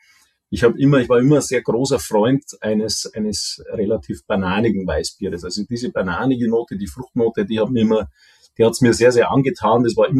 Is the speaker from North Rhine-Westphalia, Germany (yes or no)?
no; Bayerbach, Bavaria, Germany; moved away as an adult; ich selber bin tatsächlich nicht aus der Region, aber nicht weit entfernt. Also ich komme ursprünglich aus dem Rottal. Bayerbach nennt sich das kleine Örtchen und bin dann quasi mit 20 eben dann 95 Kilometer Richtung Süden gewandert.